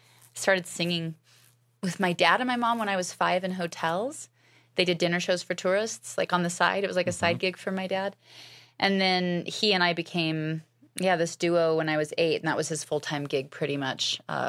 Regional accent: Alaska, United States; I was raised in Alaska, and my family were pioneers. They helped settle the state.

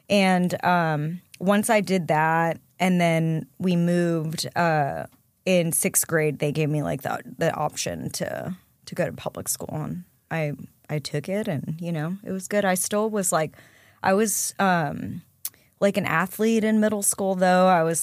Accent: San Antonio, Texas, United States; So I grew up in San Antonio, born and raised there in Texas, had a really good childhood.

